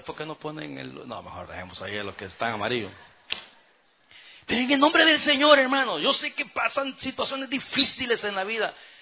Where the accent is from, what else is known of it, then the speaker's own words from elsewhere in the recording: El Salvador; en mi país, en El Salvador, se habla así.